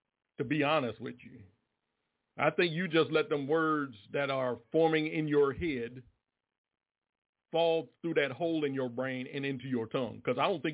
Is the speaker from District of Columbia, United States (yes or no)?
yes; Washington, District of Columbia, United States; now in Durham, United States; Matter of fact, I come from Washington, D.C. That's where I lived previously before I came here to Durham.